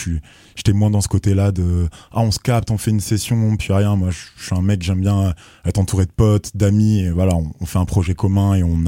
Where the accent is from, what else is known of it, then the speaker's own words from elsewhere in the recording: Bordeaux, Nouvelle-Aquitaine, France; now in Rennes, France; Je suis né à Bordeaux, en gros. Je suis originaire vraiment de Bordeaux à la base. C'est là-bas que j'ai commencé à rapper aussi.